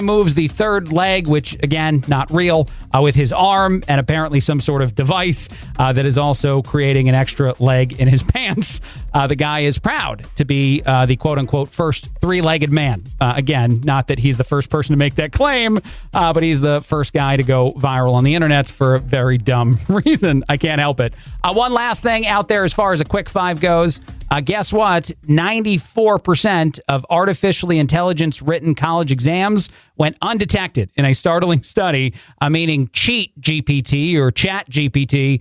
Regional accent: New Jersey, United States; I'm also from Jersey, and they got great food.

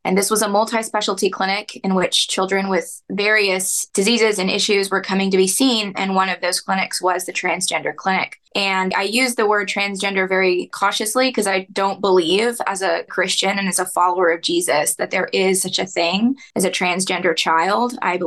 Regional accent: Houston, Texas, United States; I'm from Houston, Texas, born and raised

